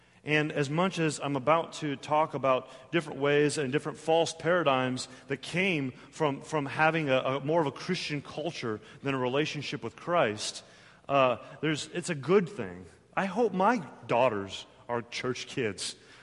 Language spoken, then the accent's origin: English; Portland, Oregon, United States; I grew up in Portland, Oregon.